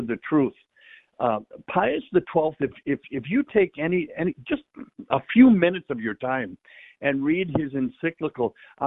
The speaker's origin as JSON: {"language": "English", "town": "St. Paul", "region": "Minnesota", "country": "United States", "tie": "born there", "said": "my world was so small when I was a kid. I was born in St. Paul, Minnesota"}